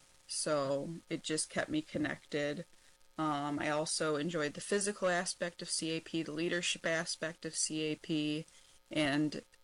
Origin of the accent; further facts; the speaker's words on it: Capron, Illinois, United States; I grew up in Capron, Illinois, not too far from the Wisconsin border.